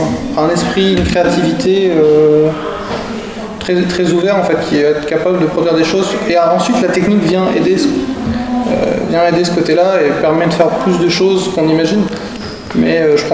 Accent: Alençon, Normandy, France; alençonnais, hein, j'ai toujours vécu ici. J'ai 21 ans, donc je suis étudiant en master.

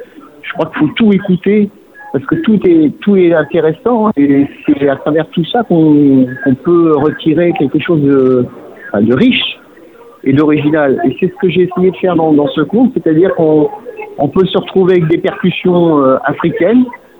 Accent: Normandy, France; born there; Donc, ma grand-mère était bretonne. Donc, je suis né en Normandie.

